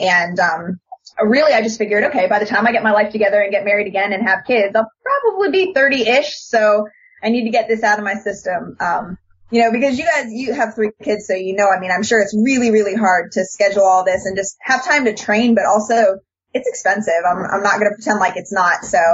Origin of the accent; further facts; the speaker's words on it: South Carolina, United States; The medal is camo and, you know, I'm from South Carolina, so I should have that.